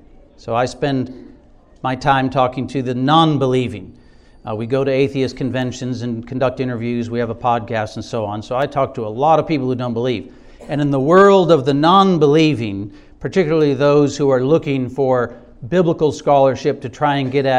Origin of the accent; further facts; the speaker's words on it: Minnesota, United States; I'm from Minnesota. Land of 10,000 lakes and 1,000 fish.